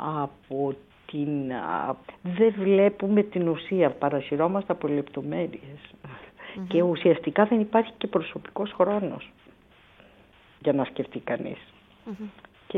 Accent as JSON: {"language": "Greek", "region": "Thessaly", "country": "Greece", "tie": "born or raised there", "said": "η καταγωγή μου ήταν καθοριστική σχετικά με τη μεγάλωσα στο Θεσσαλικό κάμπο"}